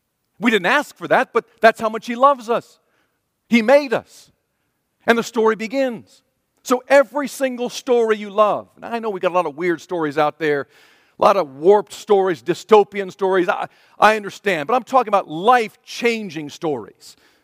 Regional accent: Ohio, United States; And since I'm from Ohio, you guys have never accepted me and never will.

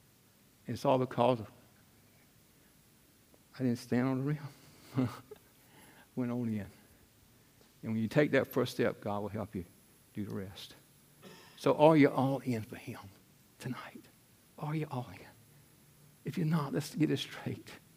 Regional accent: Elizabeth City, North Carolina, United States; I said, I'm from Hartford, Elizabeth City.

